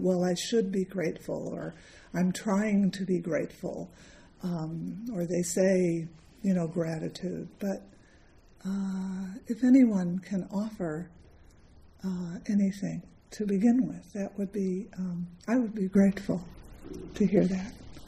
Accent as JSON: {"language": "English", "region": "Midwest", "country": "United States", "said": "it's always special to me as a Midwesterner this time of year"}